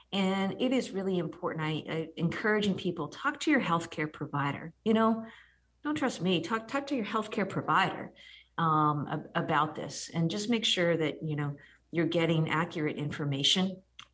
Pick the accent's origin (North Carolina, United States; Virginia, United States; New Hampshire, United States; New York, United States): New Hampshire, United States; I grew up in New Hampshire. Live free or die. You're up in Chester. I grew up down by the beach.